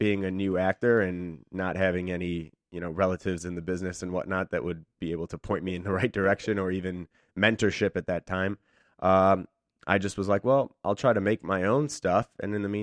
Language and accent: English; Oak Park, Illinois, United States; I grew up on the West Side in Oak Park, which is known for its Frank Lloyd Wright homes and the birthplace of Ernest Hemingway.